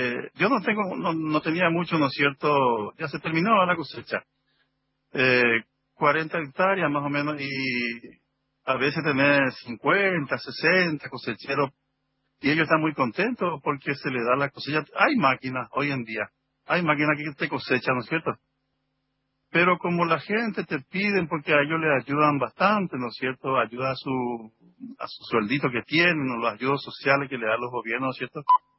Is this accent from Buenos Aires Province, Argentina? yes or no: no; Puerto Negro, Formosa, Argentina; Yo soy de Puerto Negro, acá, no sé si usted conoce, Puerto Negro, no, cerca de Misión Tacacles.